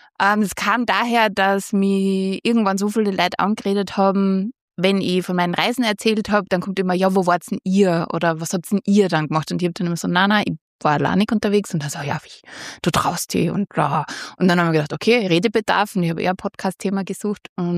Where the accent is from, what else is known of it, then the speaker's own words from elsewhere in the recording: Styria, Austria; accent: Styrian; Ich komme aus der Steiermark, wie man hört